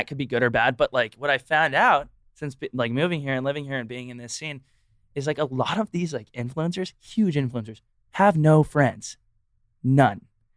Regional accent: Texas, United States; But I'm also from Texas. So, like, that's another whole thing where it's like anxiety was never real in Texas, like in high school, especially.

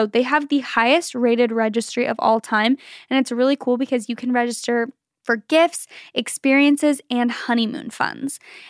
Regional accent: Germany; I'm from Germany, and here it is very normal to set up the tree on Christmas Eve or just a couple of days before.

